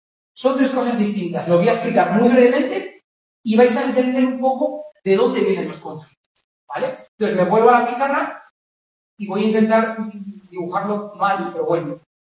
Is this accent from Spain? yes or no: yes; Spain; born there; yo no he elegido ni siquiera vivir en España. Nací en España porque mis padres me trajeron al mundo en España.